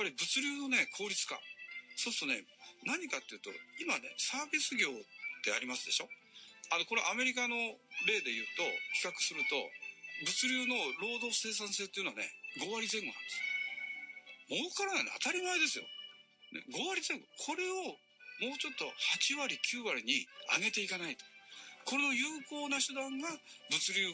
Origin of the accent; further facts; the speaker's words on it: Asakusa, Tokyo, Japan; born there; あ、私ね浅草生まれでね、